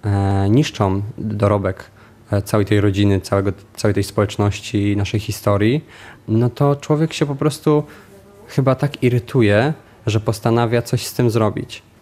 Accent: Lower Silesian Voivodeship, Poland; Ja pochodzę z bardzo małej miejscowości, która sobie liczy 700 mieszkańców około. Wieś pracownicza, która powstała przy zakładzie pracy dużym, przy elektrowni Turów. Tam się też urodziłem, tam miałem pierwszych przyjaciół, tam chodziłem do szkoły podstawowej, do przedszkola.

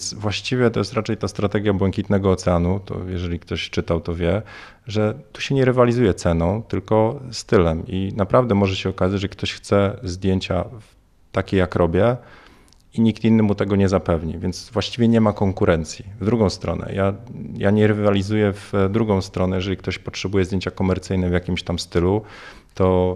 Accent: Warsaw, Masovian Voivodeship, Poland; also born or lived in Bydgoszcz; jestem z Warszawy

